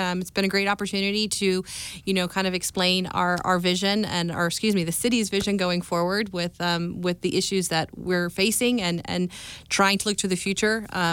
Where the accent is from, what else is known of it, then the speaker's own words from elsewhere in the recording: Copperopolis, California, United States; I lived here for quite some time. I grew up locally in the Motherlode in Copperopolis.